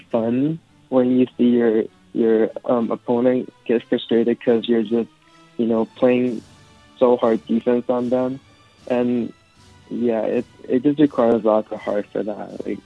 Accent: Bangkok, Thailand; now in Vancouver, Canada; I'm from Thailand. I'm from Bangkok.

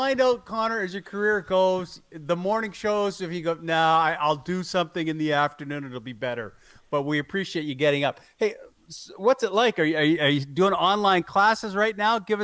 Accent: Edmonton, Alberta, Canada; I grew up in Edmonton

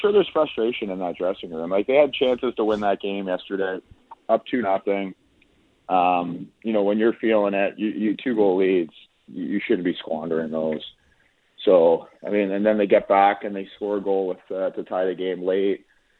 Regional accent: Niagara, New York, United States; And when I told him I'm from Niagara

